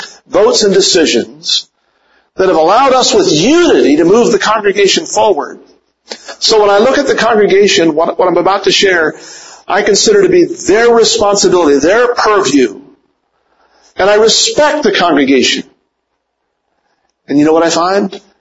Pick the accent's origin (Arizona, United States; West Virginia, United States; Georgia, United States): West Virginia, United States; I'm from West Virginia. In my hometown in West Virginia, while I was going off to school